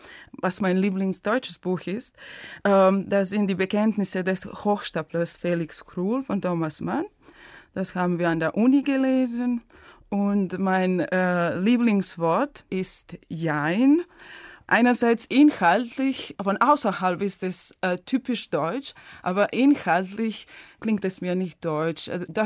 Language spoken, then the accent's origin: German; Užice, Zlatibor District, Serbia; German is a second language; ich komme aus Serbien, aus einer Stadt namens Užice in Westserbien. Das liegt an der Grenze mit Bosnien.